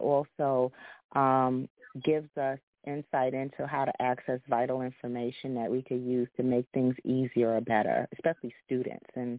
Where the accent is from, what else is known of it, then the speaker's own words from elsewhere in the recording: Bronx, New York, United States; because I grew up in Millbrook Houses and Mitchell Houses, and that was in the 70s in the Bronx.